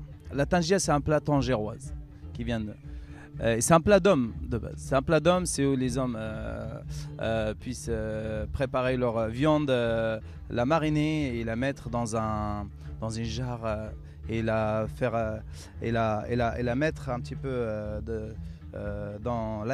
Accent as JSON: {"language": "French", "town": "Agadir", "region": "Souss-Massa", "country": "Morocco", "tie": "born or raised there", "said": "Agadir, c'est ma ville natale"}